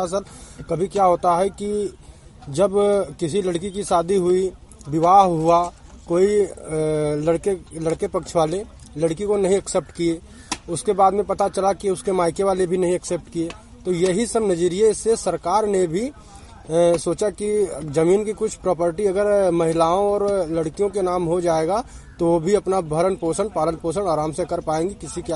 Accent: Vijayasarganj, Uttar Pradesh, India; विजयसरगंज

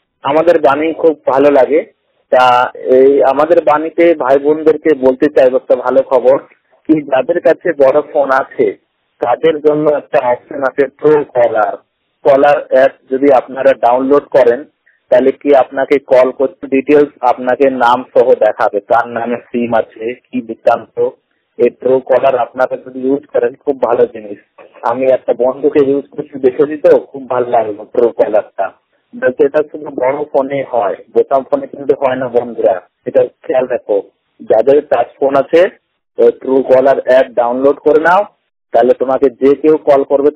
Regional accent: Allahabad, Uttar Pradesh, India; আমার বাড়ি হলো উত্তরপ্রদেশ জেলা এলাহাবাদ।

